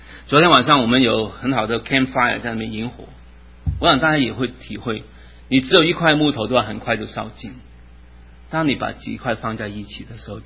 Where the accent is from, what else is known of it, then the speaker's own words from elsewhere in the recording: China; now in United States; 我们在美国，我特别在中国长大也是一样